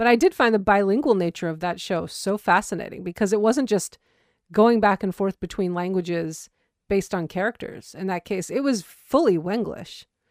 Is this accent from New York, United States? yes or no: yes; New York, United States; I especially love that as a New Yorker, because we have this similar blend of Spanish and English spoken in exactly the same way.